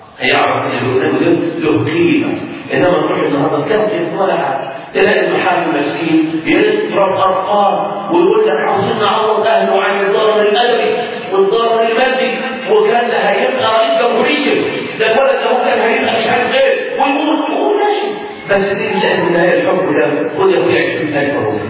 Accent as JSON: {"language": "Arabic", "country": "Egypt", "said": "احصائيه الحوادث عندنا في مصر في سنه 2007"}